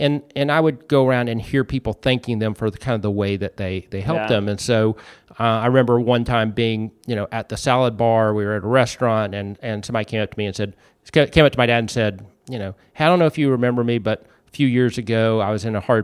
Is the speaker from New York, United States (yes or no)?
no; Chattanooga, Tennessee, United States; I grew up in Chattanooga, and the city that I grew up in was dying. And when I left, I really thought, you know, I'm out of here.